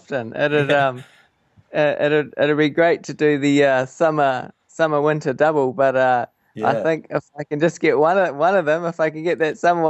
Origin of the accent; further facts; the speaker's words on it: Wellington, New Zealand; Yeah, that's right. Went to Raumati South Primary School and then to Kapiti College.